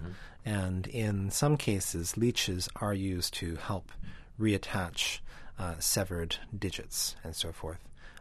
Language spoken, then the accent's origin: English; Canada; born there; my parents were the first generation of my family in the country. And so while I was born in Canada and have, in many ways, a very North American worldview